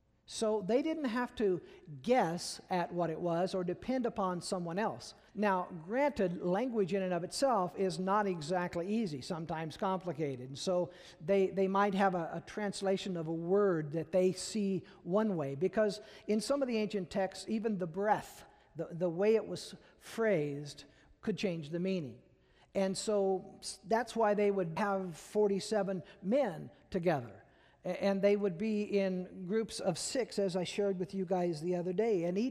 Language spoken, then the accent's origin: English; Peoria, Illinois, United States; I'm from Peoria, what do I know? You know, I don't know Hebrew, I don't know Greek